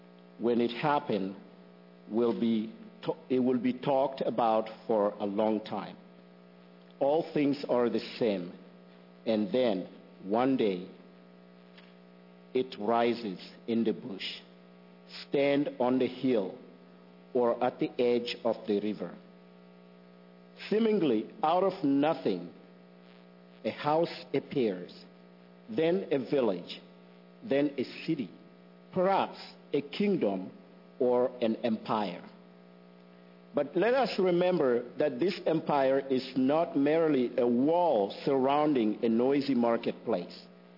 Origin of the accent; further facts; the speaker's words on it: Mali; I'm from Mali. Mali is a country in West Africa